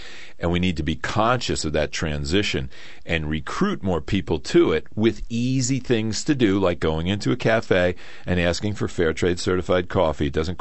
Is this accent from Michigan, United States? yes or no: no; New Jersey, United States; Now, the guys I grew up with in New Jersey on the streets would say, ah, that's a bunch of mumbo jumbo.